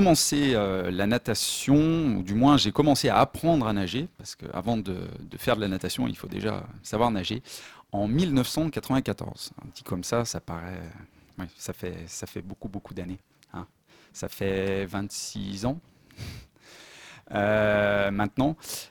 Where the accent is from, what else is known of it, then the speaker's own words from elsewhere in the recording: Saint-Étienne, Auvergne-Rhône-Alpes, France; Alors, je suis stéphanois, je suis né à Saint-Étienne, j'ai grandi à Saint-Étienne.